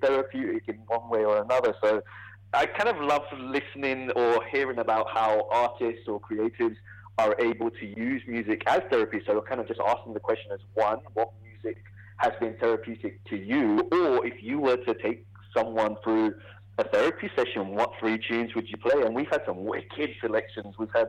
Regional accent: London, United Kingdom; now in New Zealand; I'm from London, so I was kind of born and bred there and moved over to New Zealand about 2 years ago now

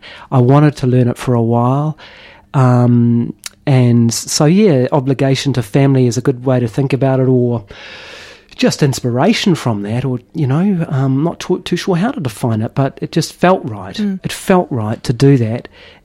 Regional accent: Christchurch, Canterbury, New Zealand; I grew up in Christchurch and had very little exposure to Reo Māori and very little exposure to Te Ao Māori in those days.

